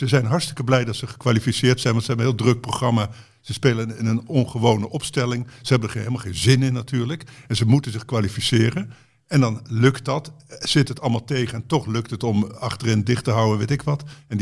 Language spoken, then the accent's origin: Dutch; Gelderland, Netherlands; Nou ja, vroeger hadden wij de kerstentijd, en ik kwam uit de Betuwe.